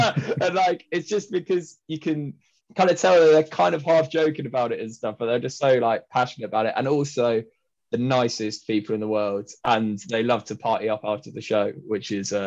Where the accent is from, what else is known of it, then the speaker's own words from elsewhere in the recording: Derby, East Midlands, United Kingdom; Which I grew up in Derby, which is just next to Nottingham